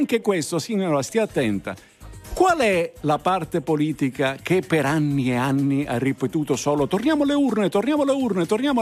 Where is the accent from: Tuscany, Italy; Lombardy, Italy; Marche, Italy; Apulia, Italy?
Tuscany, Italy; Livorno; born there; Io sono nato a Livorno